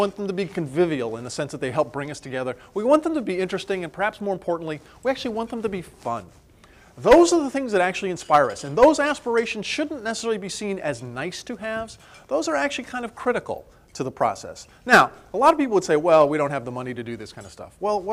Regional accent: Ohio, United States; I grew up in Ohio, so I'm very familiar with cars that look like this in February, covered in road salt

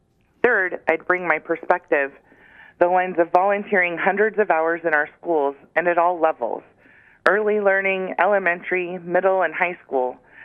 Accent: Alaska, United States; now in Anchorage, United States; I moved to Anchorage from Southeast Alaska in 1999, and with me I brought my values of education and community.

